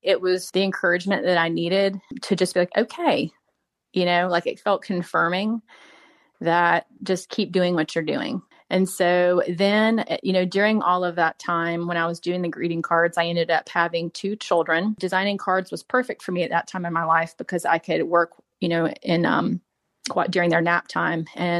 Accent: Charleston, South Carolina, United States; And even looking back, like even growing up in Charleston, you know, like so much of that influenced the artist that I am

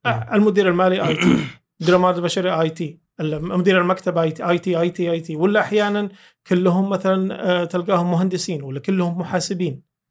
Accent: Al-Qassim, Saudi Arabia; بس انا قصيمي صراحه

